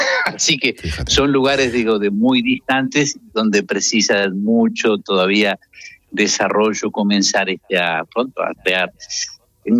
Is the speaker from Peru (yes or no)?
no; Uruguay; now in Angola; a Uruguay, Argentina y Brasil les tocó Angola. Y entonces es aquí que fui enviado aquí a esta bendita tierr